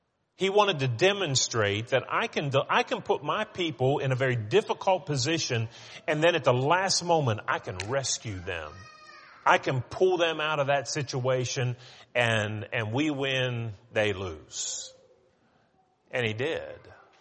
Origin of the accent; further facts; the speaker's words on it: West Virginia, United States; When I grew up in West Virginia, and to go to my grandma and granddad's house, you just go straight down the Ohio River, and the road just followed the river right down the road.